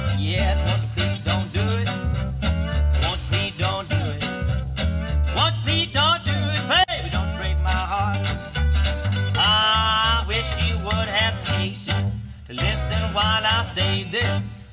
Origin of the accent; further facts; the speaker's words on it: St. Louis, Missouri, United States; St. Louis, Missouri.